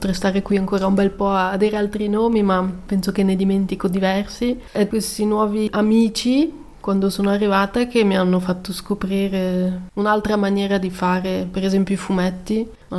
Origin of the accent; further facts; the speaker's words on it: Ticino, Switzerland; visto che sono cresciuta in Ticino, mi sento ticinese, anche se di origine non lo sono, ma sono nata proprio con la cultura ticinese. Sono nata in un paesino dove, ai tempi, dove ero piccola, c'era molta natura